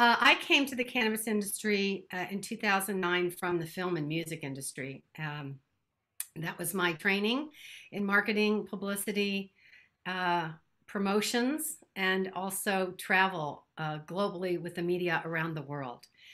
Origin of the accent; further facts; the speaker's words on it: New Orleans, Louisiana, United States; My 1940s July 4th dress from the New Orleans World War II Museum, my hometown.